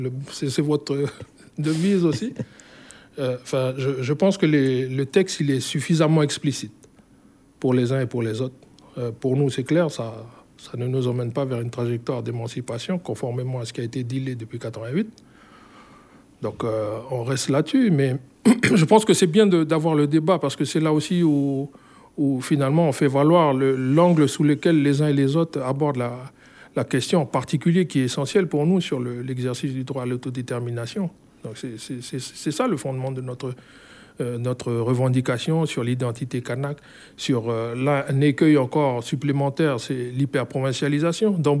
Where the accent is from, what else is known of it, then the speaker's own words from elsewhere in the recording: Hienghène, North Province, New Caledonia; ce n'est pas parce que je suis des Yengen que je n'ai pas le droit de venir ici au Sud et d'habiter dans le Sud